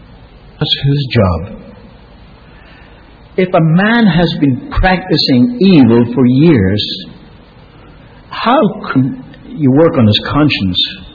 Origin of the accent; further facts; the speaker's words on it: Ireland; born there; I'm Irish by birth.